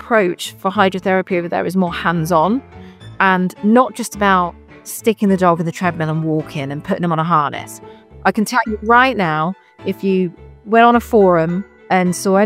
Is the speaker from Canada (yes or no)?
no; United Kingdom; moved away as an adult; now in Texas, United States; As you can tell, I'm not from Texas, from the UK.